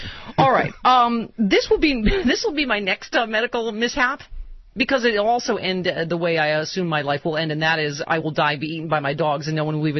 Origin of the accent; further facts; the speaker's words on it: Lockport, New York, United States; Chris in Yankton writes about my hometown of Lackport, New York